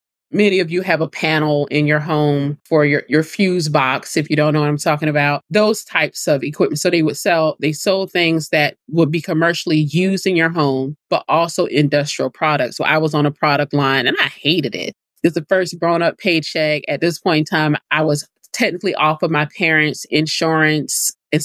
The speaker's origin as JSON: {"language": "English", "region": "South Carolina", "country": "United States", "tie": "born or raised there", "said": "My home state of South Carolina was hit by a hurricane when I was 12."}